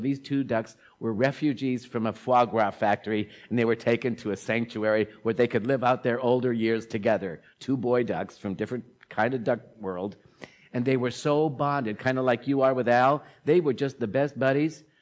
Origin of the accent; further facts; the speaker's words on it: South Dakota, United States; I'm from South Dakota, and when my mother would be asked about me … going to her 50th high school reunion, they asked what happened to me.